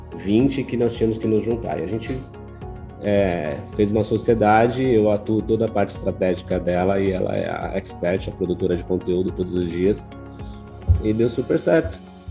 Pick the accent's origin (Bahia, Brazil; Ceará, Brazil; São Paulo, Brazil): São Paulo, Brazil; sou daqui de São Paulo.